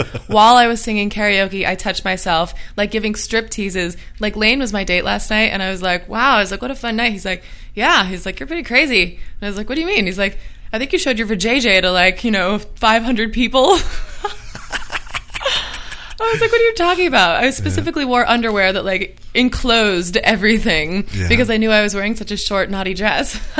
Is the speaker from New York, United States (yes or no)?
yes; New York, United States; Like, growing up in New York